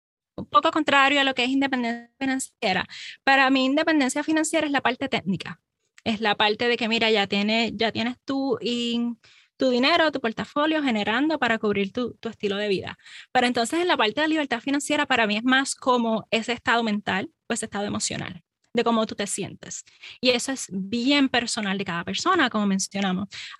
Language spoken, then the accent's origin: Spanish; Vega Baja, Puerto Rico; crecí en Puerto Rico, Vega Baja, ¿saben? Del mismo neighborhood de … ¿no? De Almirante.